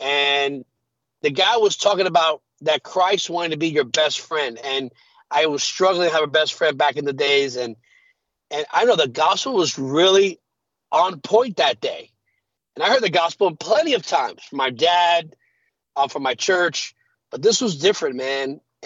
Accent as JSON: {"language": "English", "town": "New York City", "region": "New York", "country": "United States", "tie": "born or raised there", "said": "Yeah, man, born and raised New York City, New York. That's my hometown. That's where I'm from."}